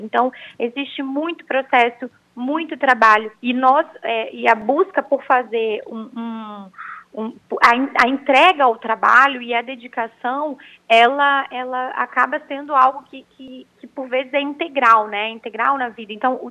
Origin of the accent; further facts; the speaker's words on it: Espírito Santo, Brazil; moved away as an adult; now in Paraná, Brazil; Eu não sou do Paraná, né, Patrícia? Eu sou do Espírito Santo.